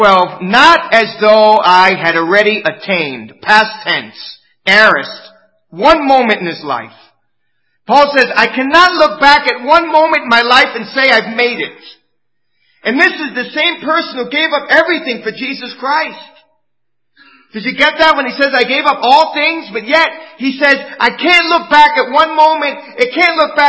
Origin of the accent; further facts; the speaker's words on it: New York, United States; You know, I'm from New York.